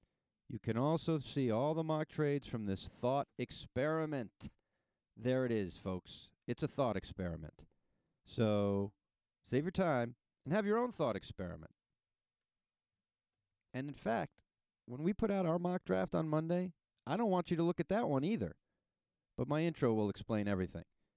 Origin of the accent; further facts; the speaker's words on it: New York City, New York, United States; I just want to say, as a New Yorker, the New York team has five of the first, like, 13 picks or 15 picks.